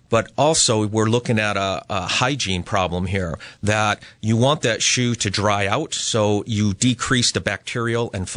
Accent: Massachusetts, United States; I am from here. I'm originally from Western Mass. So for me, this is coming home.

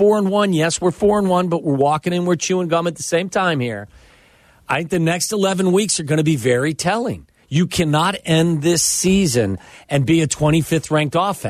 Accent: Cincinnati, Ohio, United States; Mo Cheeks and Dr. J were two of my favorite NBA players growing up in Cincinnati.

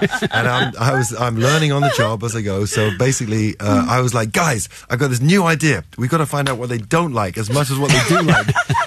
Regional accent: England, United Kingdom; I'm English and I can't take myself too seriously.

